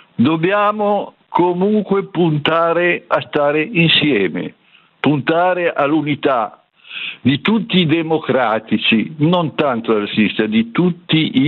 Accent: Lombardy, Italy; sono dell'Interland di Milano.

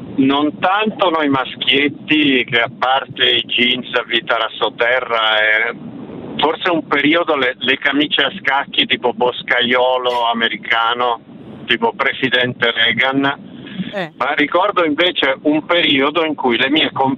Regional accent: Abruzzo, Italy; io per la verità sono cresciuto in Abruzzo

